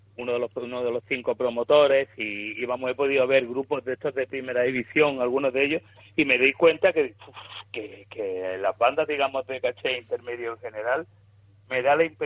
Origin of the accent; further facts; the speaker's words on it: Andalusia, Spain; nosotros somos andaluces, somos del sur, entonces nos cambia todo, nos cambia el paisaje, nos cambia el acento de la gente